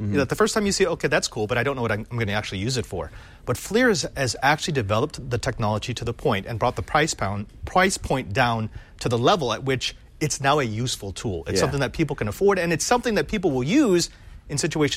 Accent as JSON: {"language": "English", "country": "Philippines", "said": "Now, I don't want to show mine because I'm Filipino and basically I'm genetic meatloaf."}